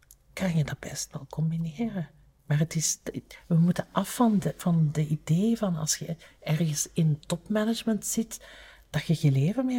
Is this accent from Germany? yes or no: no; Diest, Flemish Brabant, Belgium; Ik ben van Diest en dat is de grens. Brabant, dus Brabant, maar het is zo vlak naast Antwerpen en vlak naast Limburg.